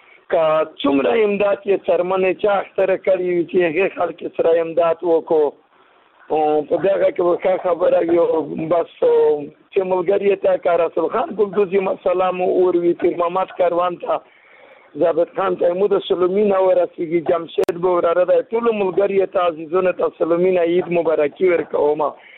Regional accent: Afghanistan; now in Pakistan; زه افغان مهاجر یم په پنجاب کې،

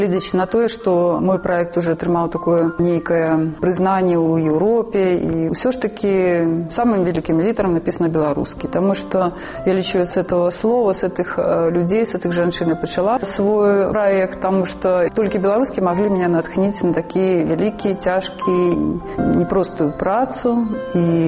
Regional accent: Vilnius, Vilnius County, Lithuania; also born or lived in Germany; я жыла ў Вільні, маё дзяцінства прайшло ў Вільні, і выхоўвалася і ў Вільні, і ў Германіі, і бацька мой з фінскіх таксама, ну, ёсць крові фінскія, і але ж зараз это беларускі на першым месцы.

